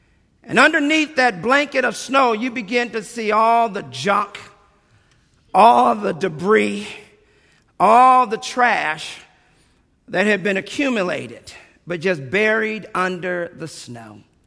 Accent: Michigan, United States; I remember growing up in Michigan, waking up, looking out of my window.

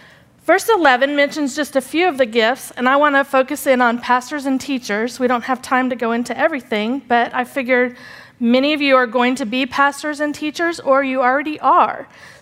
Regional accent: Dallas, Texas, United States; I grew up here in Dallas, and one of the highlights of our summer was going to Six Flags Amusement Park.

